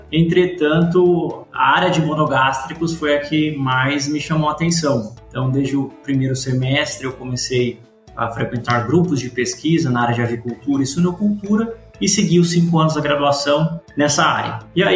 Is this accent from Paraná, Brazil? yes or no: yes; Maringá, Paraná, Brazil; Eu sou natural de Maringá, no Paraná, nascido, criado e vivido.